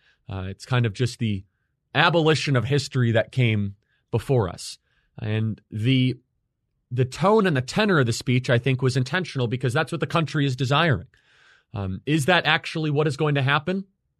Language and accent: English; United States; I'm an American first.